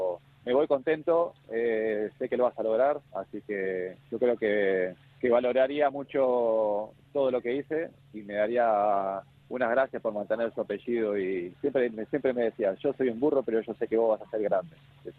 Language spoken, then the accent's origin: Spanish; Argentina; accent: Basque; now in Spain; me siento de este lugar, pero cuando voy a Argentina me siento que estoy en mi tierra, pero mis amigos me dicen que tengo acento vasco. Es una mezcla de los dos lugares.